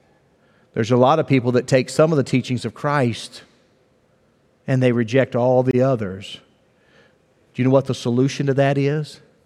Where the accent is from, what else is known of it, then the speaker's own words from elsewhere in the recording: West Virginia, United States; I grew up in West Virginia in rural area, but grew up with traditional values.